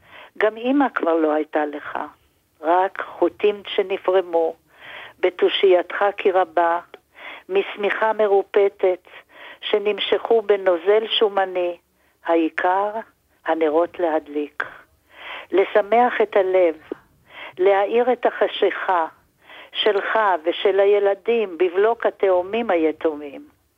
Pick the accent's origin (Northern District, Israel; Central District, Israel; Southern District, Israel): Central District, Israel; Netanya; למרות שאני ילידת הארץ, הוריי הגיעו לישראל ולנתניה ב-1935, ואני נולדתי כאן, ואני חיה את כל חיי בנתניה.